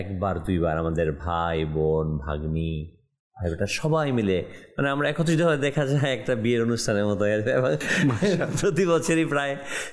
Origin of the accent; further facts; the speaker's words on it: Munshiganj, Dhaka Division, Bangladesh; born there; আমার জন্মস্থান হচ্ছে মুন্সিগঞ্জ জেলা, মুন্সিগঞ্জ সদর পৌরসভা, 5 নম্বর ওয়ার্ড, পশ্চিম দেওভোগ, যেটাকে বিক্রমপুর বলা হয় সেটা মুন্সিগঞ্জ।